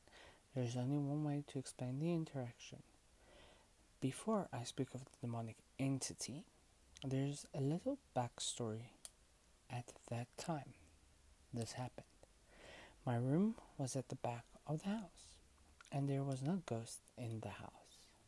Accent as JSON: {"language": "English", "country": "South Africa", "said": "I am a witch from South Africa."}